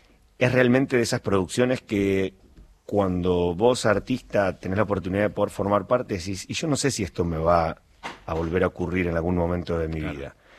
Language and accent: Spanish; Argentina; Yo, como argentino.